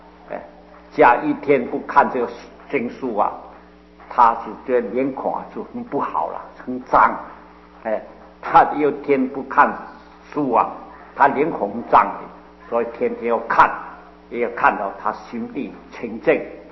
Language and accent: Chinese; Guangdong, China; 就是我是广东人啊，我也对广东的特别。